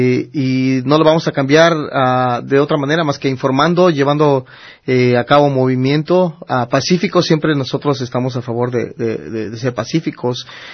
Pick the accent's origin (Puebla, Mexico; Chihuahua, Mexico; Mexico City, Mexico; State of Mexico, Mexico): Mexico City, Mexico; born there; un servidor que es descendiente de nuestra gente de Guerrero, nuestra gente de Oaxaca, nacido en el Distrito Federal.